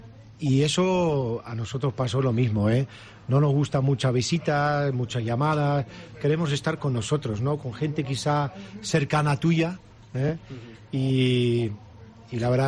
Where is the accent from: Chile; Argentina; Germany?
Germany; Spanish is a second language; Como alemán, pues bueno, hay que verlo de primera vez, de cerca y...